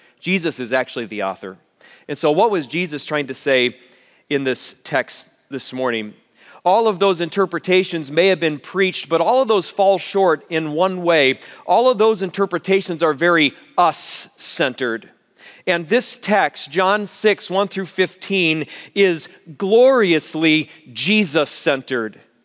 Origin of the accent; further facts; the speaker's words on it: Colorado, United States; Aaron and Lori and I grew up together in Colorado.